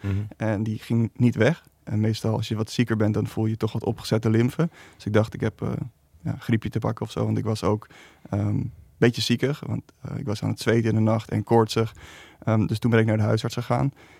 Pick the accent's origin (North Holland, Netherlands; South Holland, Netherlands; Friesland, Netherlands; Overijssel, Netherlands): North Holland, Netherlands; now in Amsterdam, Netherlands; kom uit Amsterdam. Of ik woon in Amsterdam, kom oorspronkelijk uit Oudekerk in Amstel. Ik ben 26, net 26